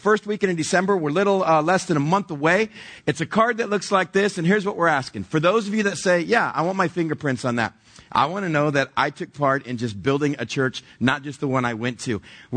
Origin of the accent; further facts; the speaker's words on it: Texas, United States; the very cultic Christian churches I grew up in South Texas.